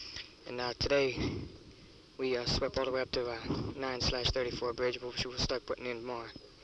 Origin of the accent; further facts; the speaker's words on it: Pittsburgh, Pennsylvania, United States; So, POC USMAC, I'm from Pittsburgh.